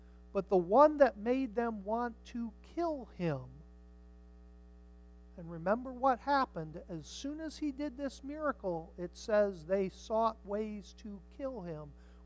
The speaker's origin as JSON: {"language": "English", "town": "Mansfield", "region": "Pennsylvania", "country": "United States", "tie": "born or raised there", "said": "I grew up in Mansfield, Pennsylvania."}